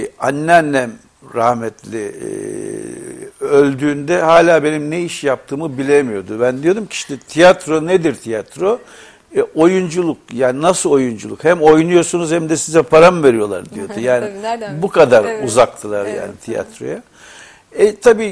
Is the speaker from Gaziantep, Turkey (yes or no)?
no; İzmit, Kocaeli, Turkey; Biz İzmit'teydik ama sürekli köye gider gelirdik. Böyle bir bağlantımız vardı. İzmit'te yetiştim. İzmit'te okudum.